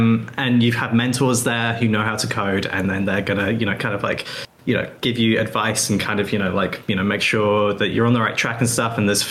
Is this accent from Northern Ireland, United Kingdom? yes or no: no; Plymouth, South West England, United Kingdom; I'm from Plymouth, in the southwest of England.